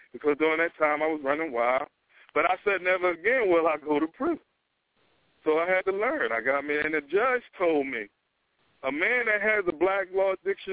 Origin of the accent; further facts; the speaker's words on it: New Jersey, United States; I'm from New Jersey originally.